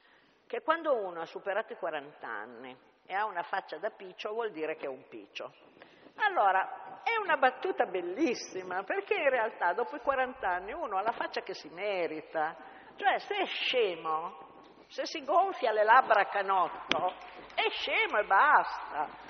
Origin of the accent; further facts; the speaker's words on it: Piedmont, Italy; noi siamo piemontesi, io perlomeno sono piemontese